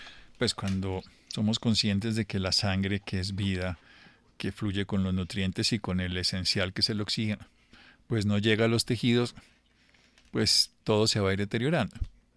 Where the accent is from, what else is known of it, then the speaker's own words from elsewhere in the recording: Colombia; Y siendo colombianos y no teniendo que traer pues las algas de Japón.